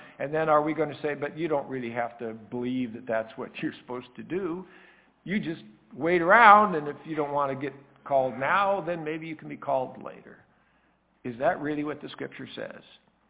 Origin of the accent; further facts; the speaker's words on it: Oregon, United States; Now, going to conference in Oregon, I grew up in Oregon, and you know what the state vine is?